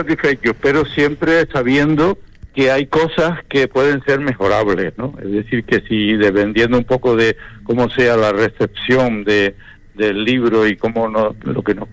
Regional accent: Canary Islands, Spain; accent: Canarian; Sino con mi lenguaje, con mi forma de hablar canaria.

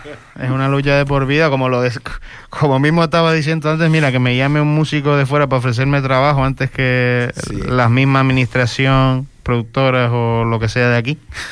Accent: Fuerteventura, Canary Islands, Spain; no, yo soy de Fuerteventura, de la isla

